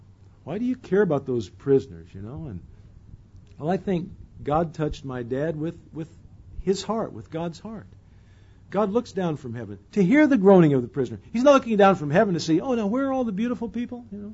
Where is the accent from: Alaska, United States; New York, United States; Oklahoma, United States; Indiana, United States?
Indiana, United States; Indianapolis; born there; When I was born in 1940 in Indianapolis, Indiana, my dad was already a pastor